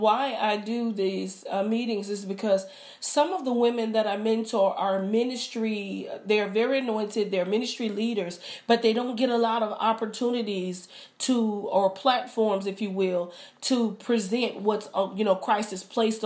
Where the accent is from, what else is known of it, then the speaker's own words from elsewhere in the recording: Dallas, Texas, United States; plus I was born and raised in Dallas. So that I get a chance to see my family and spend time with my mom and my sisters.